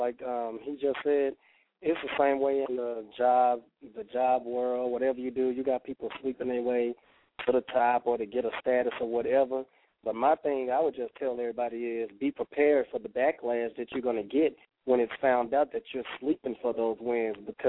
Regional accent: Dallas, Texas, United States; now in Houston, United States; I'm actually from Dallas, Texas, but I'm residing in Houston

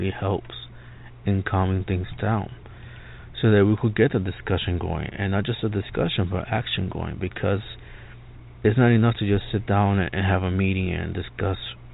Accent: Bronx, New York, United States; In New York City, growing up in the Bronx, the young people, we called it the struggle.

